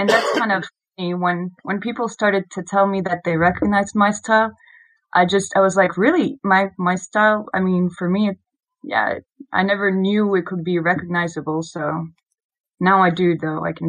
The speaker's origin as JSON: {"language": "English", "country": "France", "accent": "French", "second_language": "English", "said": "Except I'm really aware of my French accent, but that's another thing."}